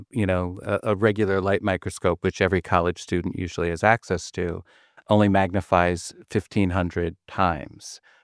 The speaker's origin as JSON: {"language": "English", "region": "New York", "country": "United States", "said": "I come from Columbia County, so I get the joy of driving to the Berkshires and seeing it every day."}